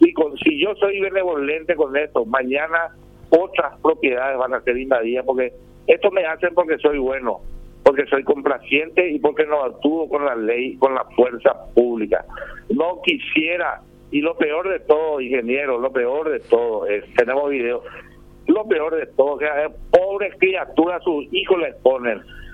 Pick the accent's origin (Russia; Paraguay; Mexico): Paraguay; no entendemos como paraguayos